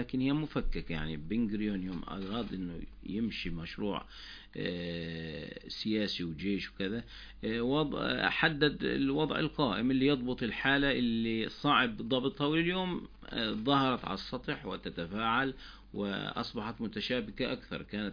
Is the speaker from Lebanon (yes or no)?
no; Palestine; احنا كفلسطينيين يمكن مش مهتمين في الموضوع